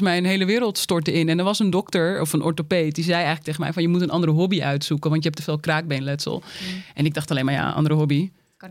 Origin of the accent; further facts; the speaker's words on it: Uithoorn, North Holland, Netherlands; Ik kom uit Uithoorn.